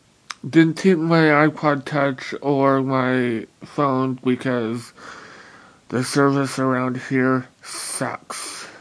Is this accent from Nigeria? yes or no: no; Thousand Oaks, California, United States; I miss everyone in my hometown of Thousand Oaks, California very, very much.